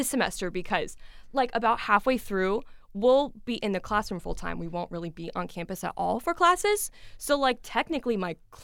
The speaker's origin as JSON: {"language": "English", "town": "Fairborn", "region": "Ohio", "country": "United States", "said": "And I'm from Fairborn, Ohio, so I'm local."}